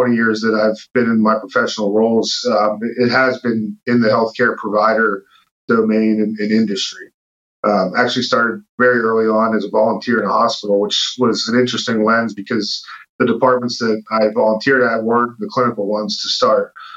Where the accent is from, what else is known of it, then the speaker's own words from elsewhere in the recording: Pittsburgh, Pennsylvania, United States; now in Dallas, United States; the strong friends and culture that I grew up with in Pittsburgh.